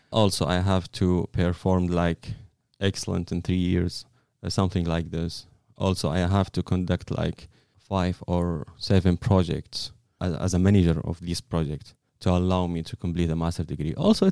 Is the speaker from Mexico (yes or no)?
no; Saudi Arabia; now in United States; Hi, I'm from Saudi Arabia.